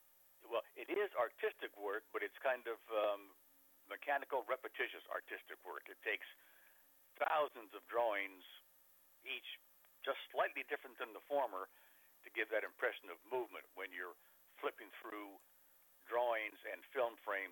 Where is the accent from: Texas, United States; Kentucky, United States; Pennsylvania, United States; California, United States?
California, United States; North Hollywood; I grew up in a part of the San Fernando Valley called North Hollywood.